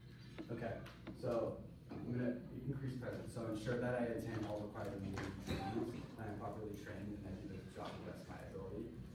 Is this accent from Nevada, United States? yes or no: yes; Reno, Nevada, United States; can you tell a little bit about me? So I'm from Reno, Nevada.